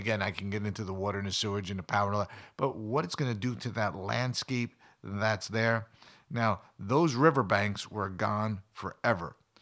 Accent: New Jersey, United States; Well, I grew up near Giant Stadium. I actually played at Giant Stadium.

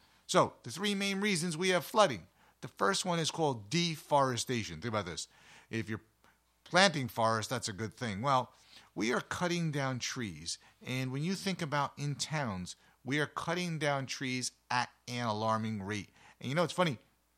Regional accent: Northeast, United States; I grew up in the Northeast, and I'm thinking about the town that I was raised in.

